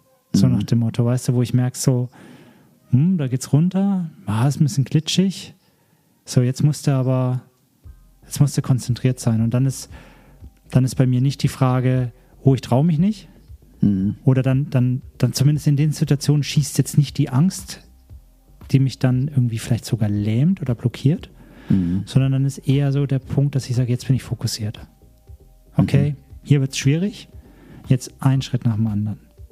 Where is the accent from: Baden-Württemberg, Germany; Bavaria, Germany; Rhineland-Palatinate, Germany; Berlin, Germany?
Bavaria, Germany; Nee, ich komme aus Franken, ja.